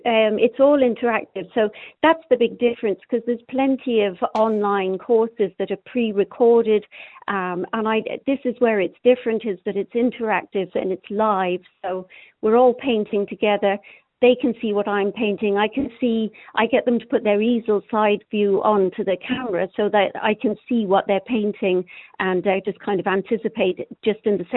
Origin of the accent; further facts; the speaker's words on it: London, United Kingdom; moved away as an adult; now in Killarney, Ireland; Well, I'm originally from London, but I'm here 20 years.